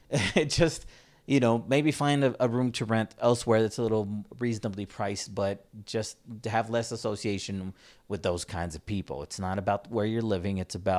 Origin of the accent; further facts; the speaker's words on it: Pacoima, California, United States; This one's hard because I grew up in Pacoima. I grew up listening to hip hop and rap music, and it was glorified.